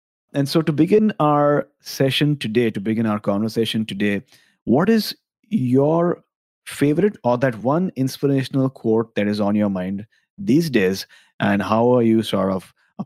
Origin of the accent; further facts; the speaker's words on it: India; I grew up in India, so I have a certain view of Ayurveda.